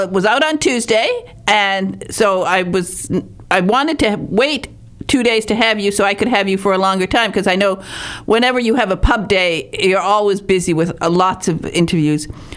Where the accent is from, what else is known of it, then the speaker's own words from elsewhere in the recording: Michigan, United States; born there; I was born in March on March 28th, and it was one of the biggest snowstorms ever in northern Michigan.